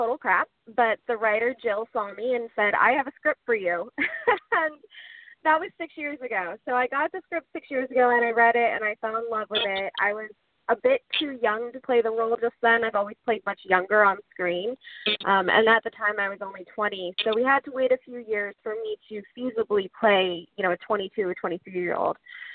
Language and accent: English; Portland, Oregon, United States; I love filming in Portland. I'm from Portland, and my family's from Portland.